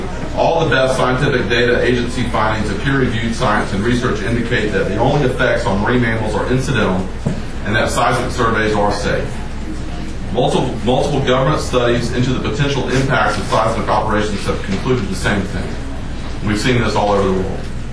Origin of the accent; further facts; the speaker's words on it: Wilmington, North Carolina, United States; now in Raleigh, United States; I'm a resident, former resident of New Hanover County. I grew up in Wilmington. I live in Raleigh now.